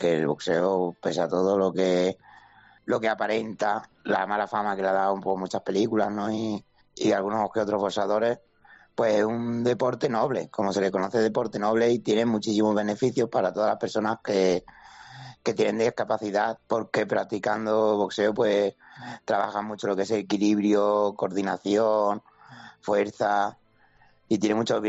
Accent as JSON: {"language": "Spanish", "region": "Andalusia", "country": "Spain", "said": "Mi pueblo está de Córdoba capital, donde yo iba a entrenar a a unos 40 minutos en coche"}